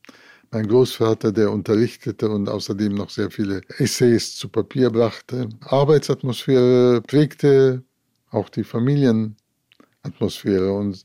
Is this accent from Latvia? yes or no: yes; Riga, Latvia; moved away as an adult; also born or lived in Moscow; Als ich meine Heimatstadt Riga verlassen habe, nach dem Abschluss der Schule und nach Moskau ging